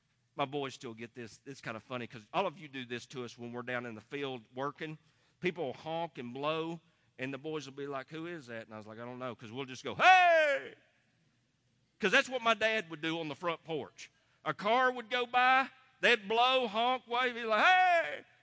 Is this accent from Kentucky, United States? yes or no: no; Tennessee, United States; I grew up in East Tennessee, brothers and sisters. I grew up in East Tennessee, so far back in the woods, you couldn't have found me unless I told you where I was at.